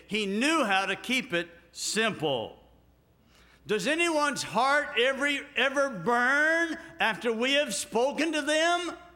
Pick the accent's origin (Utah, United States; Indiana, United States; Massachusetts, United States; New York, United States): Indiana, United States; Montpelier; also born or lived in Florida; Now, we're from Indiana, and so they wanted to have a memorial service for my family back home.